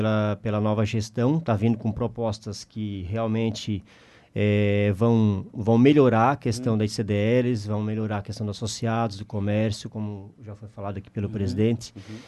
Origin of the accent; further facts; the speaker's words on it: Ermo, Santa Catarina, Brazil; Nasci em Ermo e, graças a Deus, estou lá até hoje.